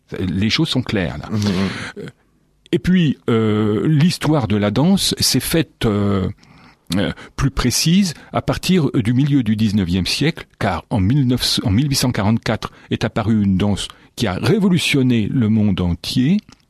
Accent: Pays de la Loire, France; on peut considérer que chez nous, en Sarthe, on peut se poser la question, qu'est-ce qu'on dansait ?

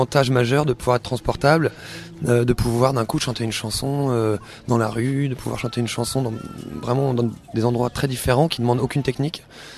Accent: Douarnenez, Brittany, France; Alors, je suis breton, je viens de Douarnenez.

